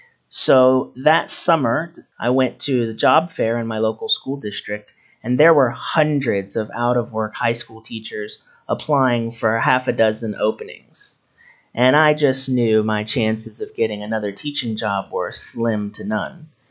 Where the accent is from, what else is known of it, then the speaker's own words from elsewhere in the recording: Orlando, Florida, United States; moved away; So I started in Orlando, Florida. That's my point of origin.